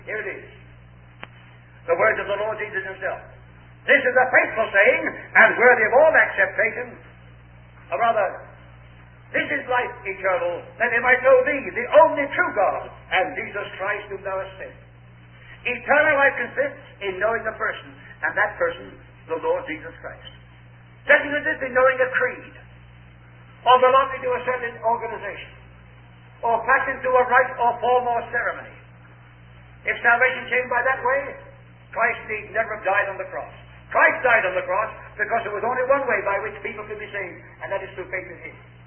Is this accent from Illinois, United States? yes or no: yes; Chicago, Illinois, United States; I said, no, I'm from Chicago.